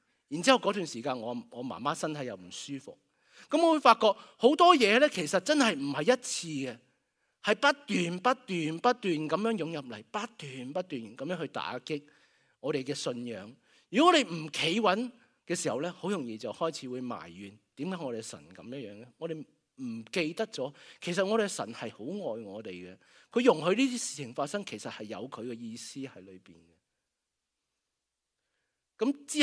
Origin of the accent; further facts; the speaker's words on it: Guangdong, China; 我哋廣東人啊，有句話咧